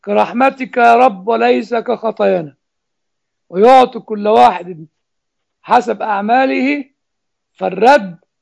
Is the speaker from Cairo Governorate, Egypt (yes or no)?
no; Giza, Giza Governorate, Egypt; احنا بقى عندنا في الجيزه